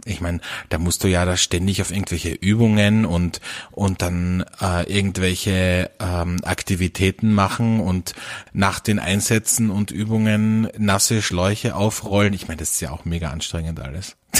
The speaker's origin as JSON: {"language": "German", "town": "Velden am Wörthersee", "region": "Carinthia", "country": "Austria", "tie": "born or raised there", "said": "Ich bin ja auch am Land aufgewachsen. Gut, zwar in einem Tourismusort in Velden am Wörthersee. Aber ich meine, wir haben 7.000 Einwohner, glaube ich, damals gehabt."}